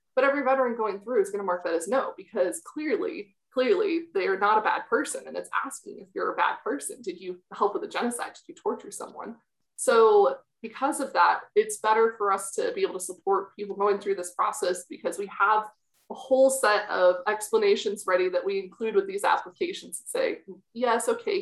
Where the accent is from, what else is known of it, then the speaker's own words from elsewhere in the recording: California, United States; now in Washington, D.C., United States; So I am actually in Washington, D.C. currently, but I'm a California girl. I'm from Placer County